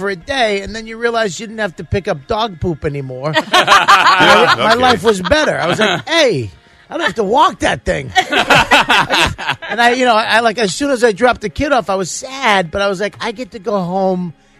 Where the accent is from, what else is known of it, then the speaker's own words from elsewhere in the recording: Boston, Massachusetts, United States; now in New York, United States; Listen, where you're from, I go, I live in New York, but I'm from Boston.